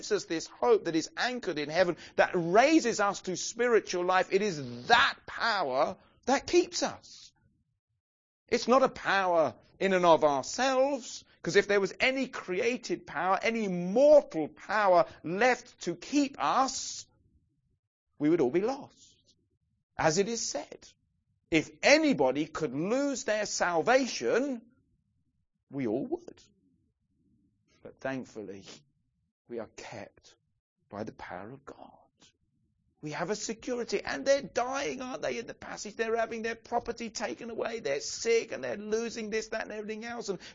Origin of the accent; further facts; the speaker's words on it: England, United Kingdom; Now, I know we're English